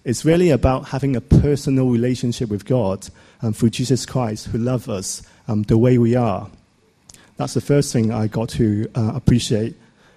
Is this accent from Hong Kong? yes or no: yes; Hong Kong; I'm from Hong Kong.